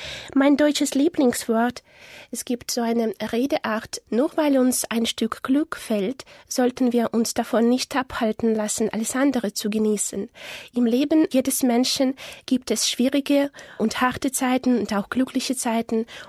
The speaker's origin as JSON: {"language": "German", "town": "Murmansk", "region": "Murmansk Oblast", "country": "Russia", "second_language": "German", "said": "Ich komme aus Russland, aus der Stadt Murmansk. Das ist die Stadt auf der Kola-Halbinsel, hinter dem Polarkreis. Ich bin im Jahre 1985 geboren."}